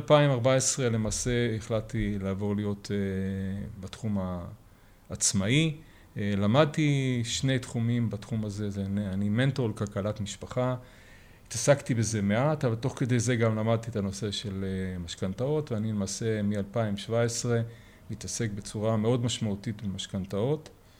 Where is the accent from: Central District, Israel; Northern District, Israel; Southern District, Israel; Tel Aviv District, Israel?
Southern District, Israel; Sa'ad; אני יליד קיבוץ סעד. סעד היום היא בכותרות, סעד היא בעוטף.